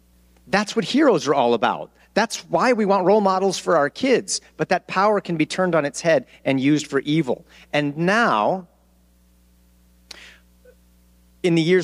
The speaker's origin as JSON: {"language": "English", "town": "Hollywood", "region": "California", "country": "United States", "said": "I'm from Hollywood, the land of make-believe."}